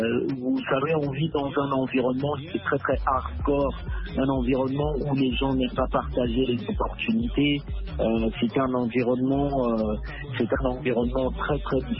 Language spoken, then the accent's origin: French; Kinshasa, DR Congo; si chez nous à Kinshasa